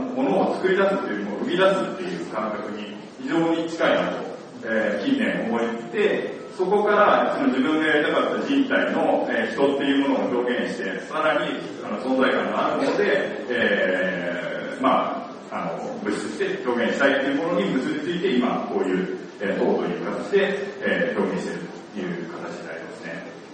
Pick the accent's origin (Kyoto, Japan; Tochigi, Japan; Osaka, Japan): Tochigi, Japan; 僕自身は、まあ、栃木県の松戸町っていうところで生まれ育って、まあ、身近にその工芸家がいっぱいいる中で育って